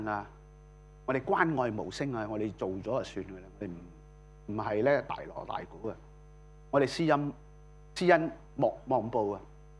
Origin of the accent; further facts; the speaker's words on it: Hong Kong; 今日我哋香港人喺生活嘅裏邊，